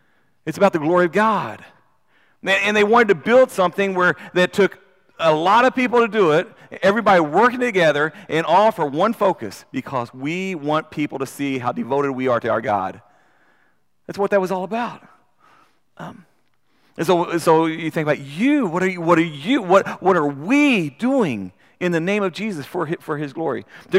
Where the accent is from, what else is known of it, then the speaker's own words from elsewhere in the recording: United States; Because ultimately, I'm a Christian before I'm an American.